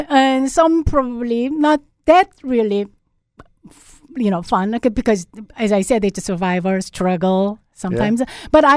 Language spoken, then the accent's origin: English; South Korea; English is a second language; now in Canada; South Korea.